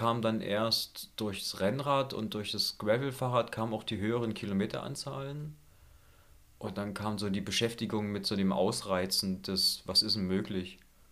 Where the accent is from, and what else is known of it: Dresden, Saxony, Germany; born or raised there; also born or lived in Zwickau / Wolgast